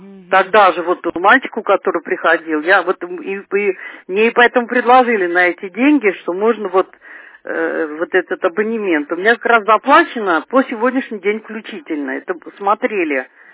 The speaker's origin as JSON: {"language": "Russian", "town": "Shushary", "region": "Saint Petersburg", "country": "Russia", "said": "Значит, я из Шушар"}